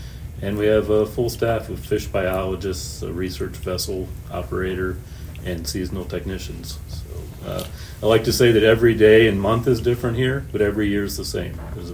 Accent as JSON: {"language": "English", "region": "Ohio", "country": "United States", "tie": "born or raised there", "said": "Yeah, I grew up in Northwest Ohio and fishing in farm ponds and small streams."}